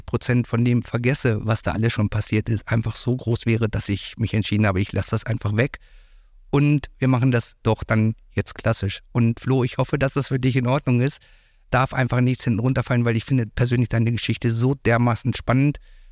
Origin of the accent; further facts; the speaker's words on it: Hanover, Lower Saxony, Germany; ich komme ja nun auch aus Hannover, zwar nicht aus Linden